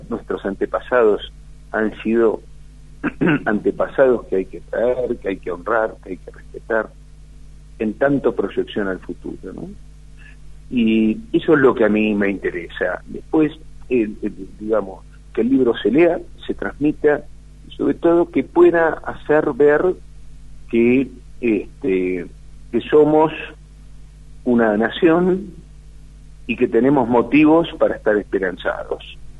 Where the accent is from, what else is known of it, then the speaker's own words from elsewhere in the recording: Argentina; yo le quería regalar este libro a mi patria y hacer este pequeño servicio a mi patria como argentino